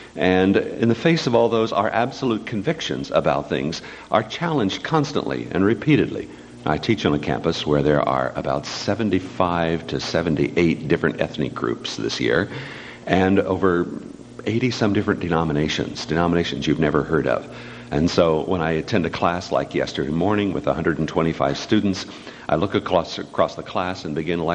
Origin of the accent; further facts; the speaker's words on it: Ohio, United States; now in California, United States; That would be the Mennonite community I grew up in Western Ohio, and where you needed little theology because an ethic was enough to keep you well connected to each other.